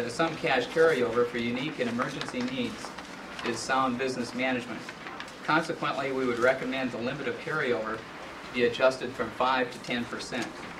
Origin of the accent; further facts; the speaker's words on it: Galena, Alaska, United States; I'm from Galena, Alaska.